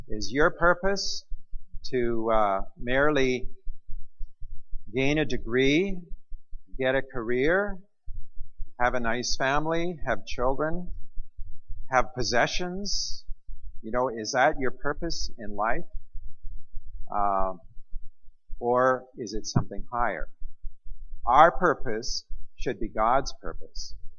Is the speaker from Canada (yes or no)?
yes; Vancouver, British Columbia, Canada; I am from Vancouver, so right now it's probably 10 to 7 in the morning where I am